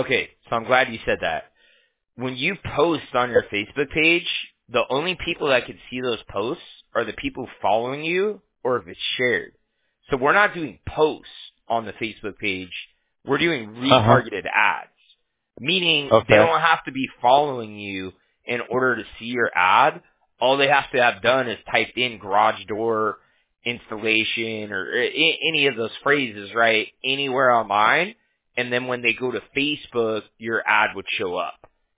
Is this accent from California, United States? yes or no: yes; Huntington Beach, California, United States; I'm from Orange County too, like, you know, I'm from Huntington Beach or whatnot.